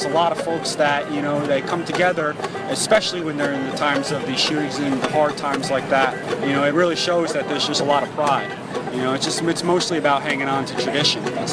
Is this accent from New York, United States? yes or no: no; New Jersey, United States; I grew up in Jersey for a while, so I am from around here, so I got an idea of both sides.